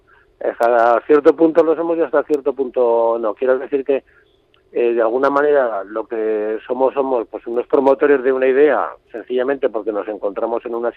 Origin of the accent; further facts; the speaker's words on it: Zaragoza, Aragon, Spain; Bueno, nosotros somos los tres de Zaragoza, ¿sí?, los tres iniciadores.